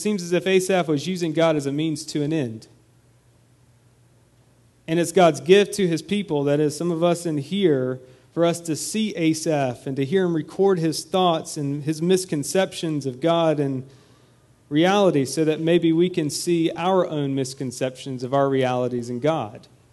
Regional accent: Georgia, United States; I grew up deer hunting in Georgia, and I was a horrible shot

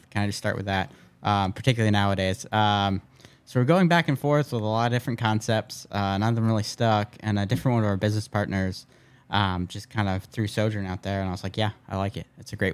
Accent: Tampa, Florida, United States; I'm from Florida, Tampa Bay area, Gasparilla, it's pirates.

